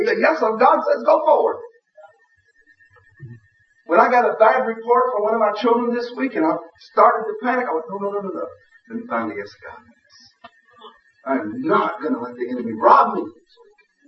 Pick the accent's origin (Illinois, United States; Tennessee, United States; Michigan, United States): Tennessee, United States; Nashville; as I told you, I grew up in Nashville, Tennessee.